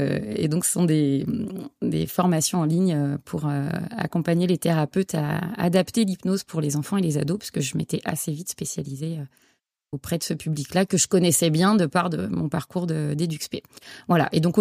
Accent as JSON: {"language": "French", "region": "Auvergne-Rhône-Alpes", "country": "France", "tie": "born or raised there", "said": "J'ai 45 ans. J'ai grandi dans la région lyonnaise et je vis depuis un peu plus de 20 ans maintenant"}